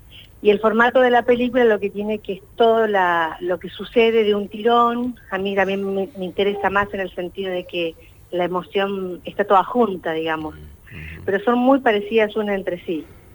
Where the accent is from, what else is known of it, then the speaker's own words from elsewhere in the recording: Cutral Có, Neuquén, Argentina; quería encontrarme de nuevo con mi origen. Yo soy de Cutralcó y necesitaba reencontrarme y saber que yo desde acá podía contar historias.